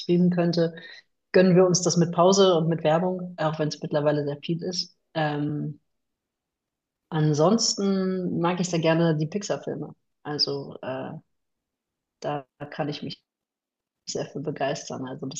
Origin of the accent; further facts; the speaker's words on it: Bochum, North Rhine-Westphalia, Germany; Ja, ich bin Bochumer Kind, ne?